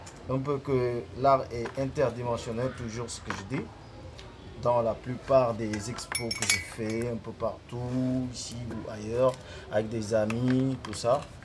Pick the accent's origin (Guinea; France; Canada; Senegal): Senegal; Dakar; je suis sénégalais, dakarois, médinois. J'habite à Tilène.